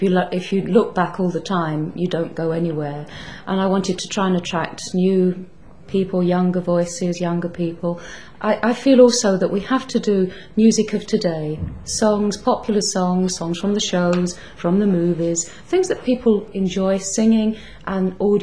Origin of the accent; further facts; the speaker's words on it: England, United Kingdom; I'm English, but don't hold that against me. I'm half Scottish. Mum's a McGregor, born and bred at Bannockburn. So I think I've been accepted. And I've been living up here now for 27 years.